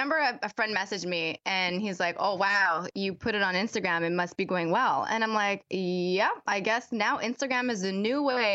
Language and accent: English; Montreal, Quebec, Canada; we're both from Montreal